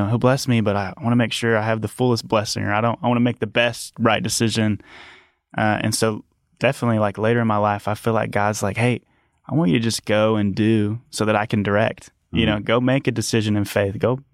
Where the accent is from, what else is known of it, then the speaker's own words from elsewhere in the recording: Dallas, Texas, United States; I grew up in Dallas, Texas, or just right outside of Dallas in a suburb.